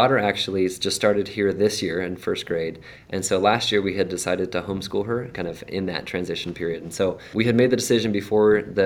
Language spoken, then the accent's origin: English; Idaho, United States; both where I grew up in Idaho, here locally, and then just regionally.